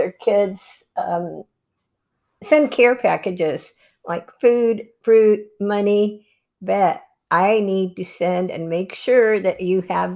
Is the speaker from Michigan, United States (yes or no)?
no; Almedina, California, United States; I grew up in Almedina, California, in a little colony called La Colonia, and it was called Mapaloma. And we were raised there.